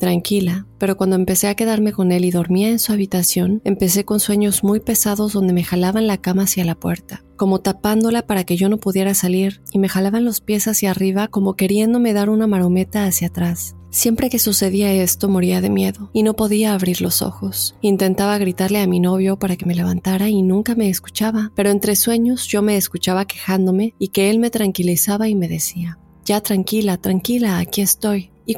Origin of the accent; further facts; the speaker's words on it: Acapulco, Guerrero, Mexico; now in Querétaro, Mexico; Yo soy de Acapulco, pero me mudé a Querétaro hace ya 5 años. Estuve un tiempo viviendo sola y después con roommates.